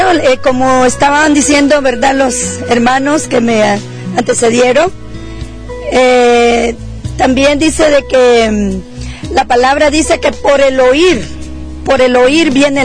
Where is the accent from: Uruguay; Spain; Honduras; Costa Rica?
Honduras; Porque somos hondureños, estamos abrazados con el manto de Jesús.